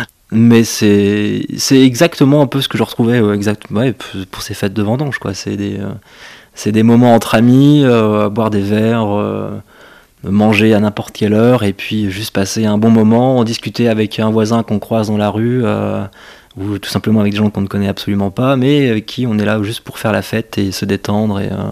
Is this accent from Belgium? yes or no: no; France; now in Switzerland; je ne leur dis pas que je suis français, je leur dis que je vis en Suisse romande.